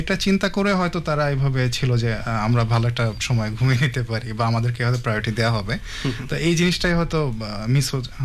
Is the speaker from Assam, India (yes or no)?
yes; Chirang, Assam, India; বাংলাদেশ আসলে চিরং থেকে এসেছি, তো এখানে এসে দেখলাম যে চিরংয়ের সাথে যথেষ্ট মিল। আমাদের চিরং যেমন ধরেন আপনার পাহাড় নদী, তারপর উঁচু নিচু রাস্তা, এই ধরনের।